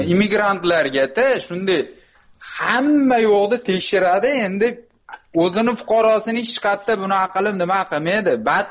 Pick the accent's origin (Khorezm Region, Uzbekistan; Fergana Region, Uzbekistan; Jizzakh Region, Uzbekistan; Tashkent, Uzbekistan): Fergana Region, Uzbekistan; Fergana; now in Moscow, Russia; Farg'onadanman.